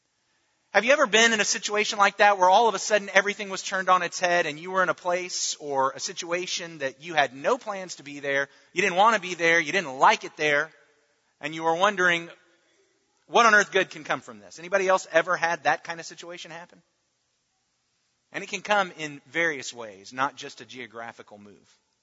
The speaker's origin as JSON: {"language": "English", "region": "Arkansas", "country": "United States", "said": "but unfortunately, my home state is Arkansas. And so that's where I was going."}